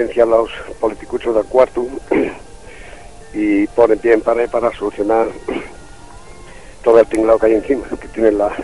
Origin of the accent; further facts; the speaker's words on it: Nerva, Andalusia, Spain; Yo a todo el pueblo de Nerva, porque soy de Nerva